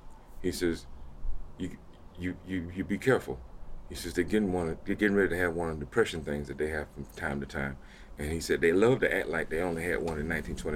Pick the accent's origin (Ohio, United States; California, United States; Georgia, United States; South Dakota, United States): Georgia, United States; I grew up in Georgia too.